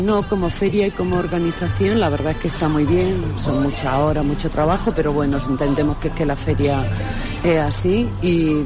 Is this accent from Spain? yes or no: yes; Murcia, Region of Murcia, Spain; No, somos de Murcia.